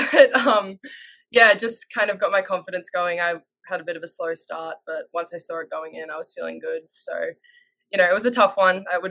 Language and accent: English; Australia; now in United States; I think we play, like, pretty positionless back home